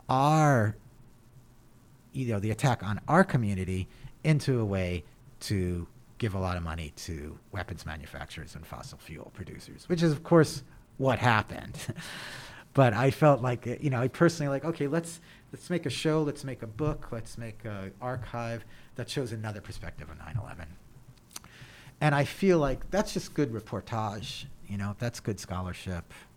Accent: New York, United States; And as a New Yorker, I did not want to see a bunch of, like, you know, people who didn't live in New York

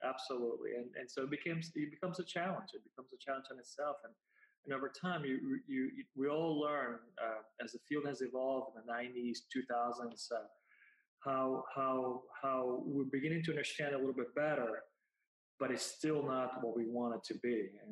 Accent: Puerto Rico; English is a second language; I'm from Puerto Rico originally, so English was, you know, quite challenging to begin with.

